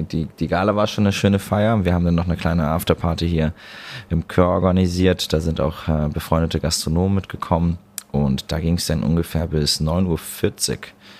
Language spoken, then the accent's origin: German; Buxtehude, Lower Saxony, Germany; also born or lived in Mexico; Ich war ein paar Jahre in Mexiko, ich war ein paar Jahre hier, auch noch woanders. Und als Kind, da bin ich in Buxtehude aufgewachsen, also hier in der Nähe von Hamburg.